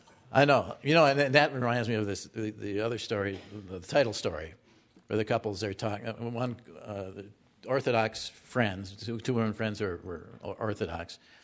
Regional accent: Milwaukee, Wisconsin, United States; I grew up in Milwaukee, which is basically a German city.

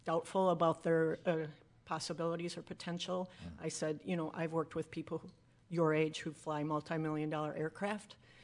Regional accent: Madison, Wisconsin, United States; I'm from Madison.

